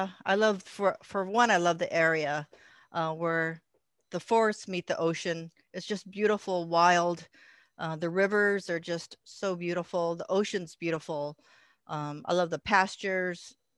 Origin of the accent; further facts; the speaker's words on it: Los Angeles, California, United States; Well, I grew up in Los Angeles and I went to San Francisco to do my graduate work